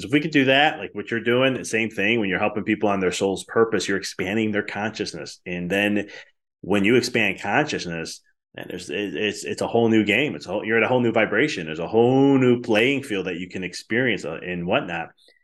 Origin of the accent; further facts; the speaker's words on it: Chicago, Illinois, United States; Like I experienced this when I moved from Chicago and I went to school at Arizona for a little bit.